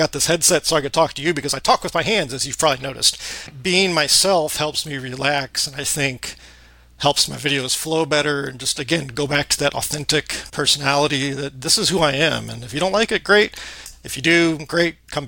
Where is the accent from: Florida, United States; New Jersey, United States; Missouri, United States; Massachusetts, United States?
Missouri, United States; St. Louis; now in Fort Worth, United States; I'm based out of North Texas in Fort Worth. I've been here, this April will be 12 years since I moved from St. Louis, which is where I spent most of the rest of my life, or in about the St. Louis area.